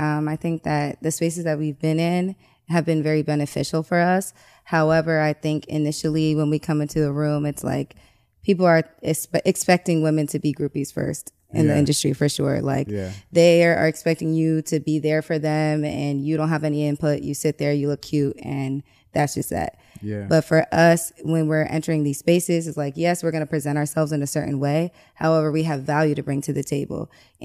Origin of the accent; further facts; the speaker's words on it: New Jersey, United States; also born or lived in Virginia; I moved from Virginia to here, but I originally am from Jersey. So I've been hopping around a little bit